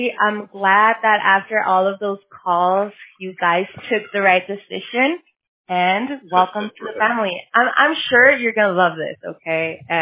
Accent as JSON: {"language": "English", "region": "Baja California", "country": "Mexico", "said": "I'm from Baja California, so I'm not that far from home right now. I'm still in the California part."}